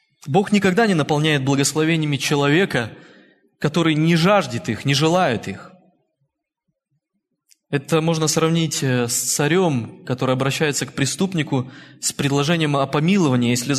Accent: Perm, Perm Krai, Russia; Я сам родом из Перми, и я помню, как однажды мне тогда было 9 лет

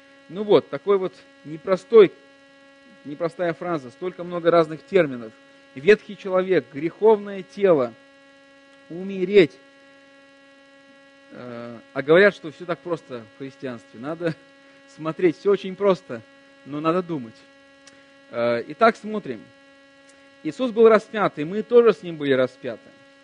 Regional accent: Russia; Потому что я россиянин, моя команда победила.

